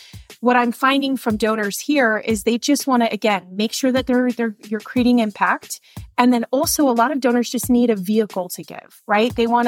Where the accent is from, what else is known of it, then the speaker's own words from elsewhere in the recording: Las Vegas, Nevada, United States; You know, so Las Vegas, and I, you know, again, I don't mean to speak ill of my hometown, because I love Vegas, you know, battleborn.